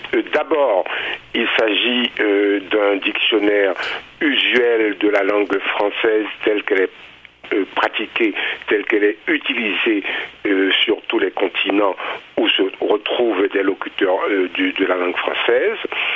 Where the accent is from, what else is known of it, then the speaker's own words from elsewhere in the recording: Haiti; j'ai fait une recherche à partir du mot « dodine » que j'ai connu durant mon enfance en Haïti